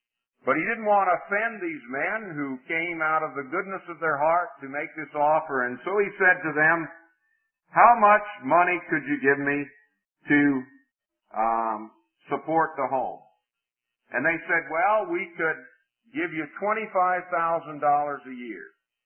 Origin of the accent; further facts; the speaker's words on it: the South, United States; I'm from the South, and Jimmy's from the South, and I know him.